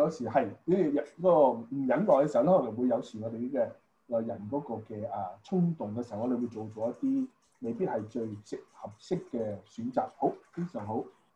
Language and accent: Cantonese; Guangdong, China; 就好似我哋廣東人講話